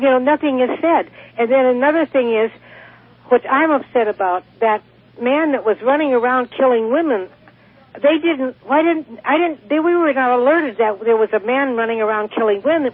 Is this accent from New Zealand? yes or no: no; North Dakota, United States; now in Reading, United States; It reminded me of when I grew up in North Dakota when we had gravel roads.